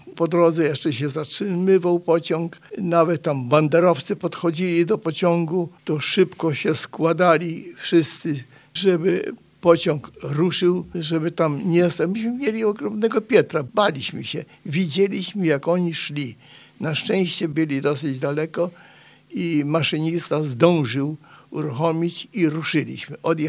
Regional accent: Chortkiv, Ternopil Oblast, Ukraine; moved away; a ten Czortków, przepraszam, ale to jest mój polski Czortków, skąd pochodzę, chociaż on jest na Ukrainie.

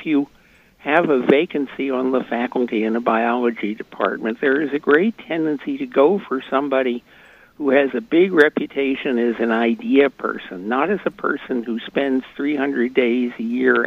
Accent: Philadelphia, Pennsylvania, United States; Again, I grew up in the Philadelphia area, and as a teenager, when I wanted to collect insects, I went out to a rural gas station

